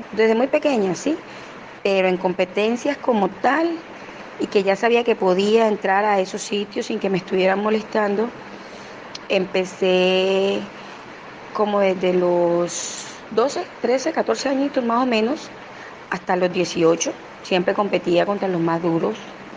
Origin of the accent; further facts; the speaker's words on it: Caribbean Region, Colombia; Porque yo soy no solamente soy costeña, sino costeña sabanera.